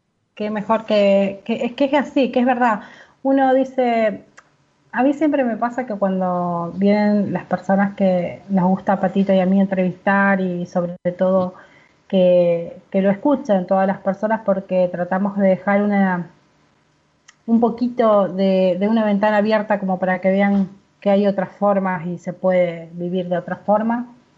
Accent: Santa Fe, Argentina; de Santa Fe Capital, porque acá nací

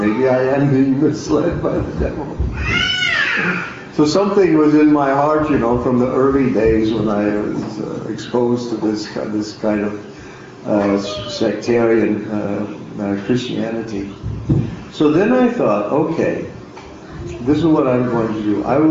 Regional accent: Oklahoma, United States; also born or lived in Texas; But when I was a child, I spent part of my time growing up in the Southwest, Oklahoma and Texas.

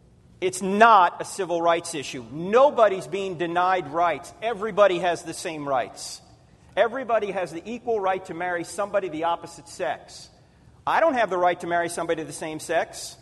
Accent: New Jersey, United States; I grew up in New Jersey. Forget about it.

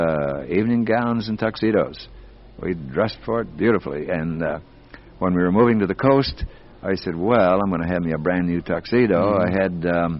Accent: La Harpe, Illinois, United States; born there; now in Los Angeles, United States; drive back to La Harpe and visit the house where I was born

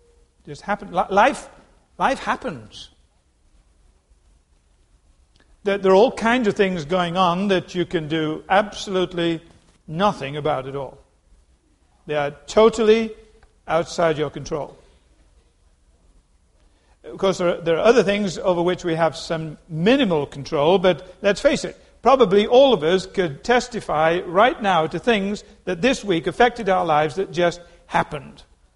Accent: England, United Kingdom; Unfortunately, I was brought up in England, so I was stuffed with unhealthy fish and chips.

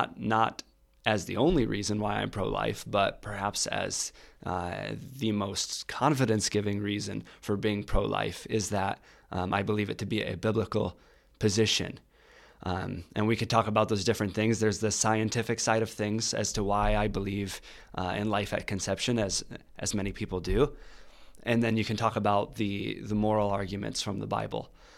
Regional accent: Howard City, Michigan, United States; I grew up here in Michigan. I'm from Howard City.

